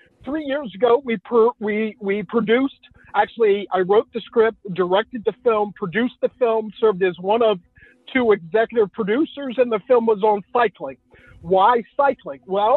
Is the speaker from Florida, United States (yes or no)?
yes; St. Augustine, Florida, United States; My hometown of St. Augustine was established in 1565. My family has been in America for over 400 years.